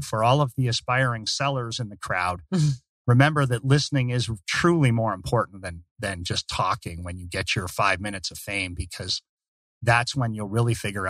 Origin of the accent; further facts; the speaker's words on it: Canada; As a Canadian, I'm a big hockey fan mm-hmm. and a big Coyote supporter.